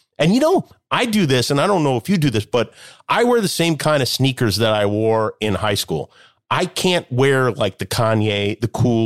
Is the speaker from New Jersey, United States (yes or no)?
no; Las Vegas, Nevada, United States; Well, I grew up in Las Vegas and there were definitely people who wore Vans, but I was just not one of them.